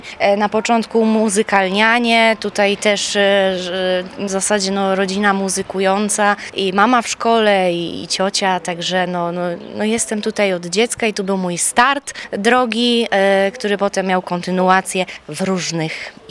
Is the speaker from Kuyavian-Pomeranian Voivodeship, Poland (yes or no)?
no; Kluczbork, Opole Voivodeship, Poland; jestem z Kluczborka, jestem też nauczycielem w tej szkole